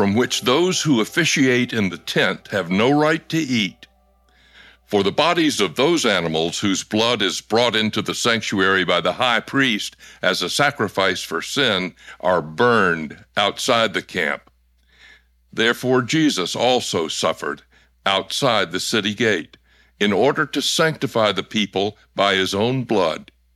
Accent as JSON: {"language": "English", "region": "the South", "country": "United States", "said": "And I can tell you as a Southerner, it is hard to face your past."}